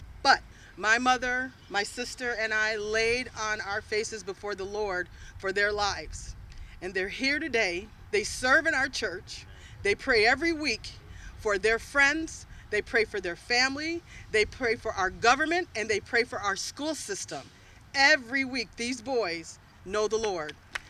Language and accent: English; Wheaton, Illinois, United States; I grew up in Wheaton, so Aurora is a part of my area where I grew up in. I was raised by a single mother, six kids.